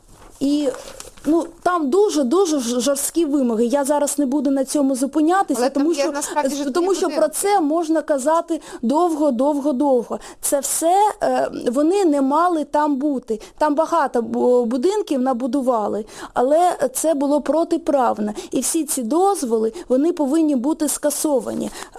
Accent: Kyiv, Ukraine; ми, кияни, будемо господарями в цьому місті, в нашому рідному місті.

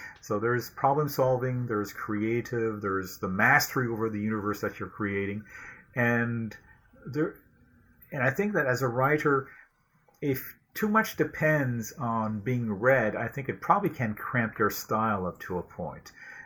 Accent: Ontario, Canada; first language French; English is a second language; I was a Franco-Ontarian growing up in Ontario, so speaking a minority language. My mother is a French immigrant

